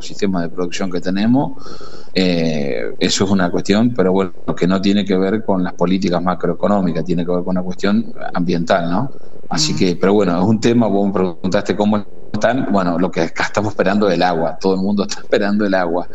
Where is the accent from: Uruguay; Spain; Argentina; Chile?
Argentina; Salliqueló, Buenos Aires; me volví a vivir acá a mi pueblo, a nuestro pueblo, sí. Porque con mi vida que nos conocíamos, bueno, teníamos ese proyecto. Vivimos acá en Salicheló